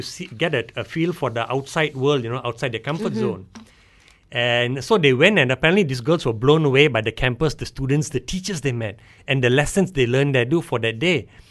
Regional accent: Malaysia; as a Malaysian

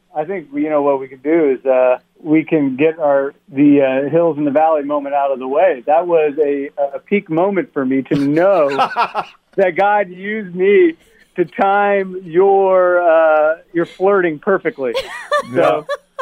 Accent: Ohio, United States; I actually grew up outside of Columbus, Ohio in a small town, so Columbus, Ohio area.

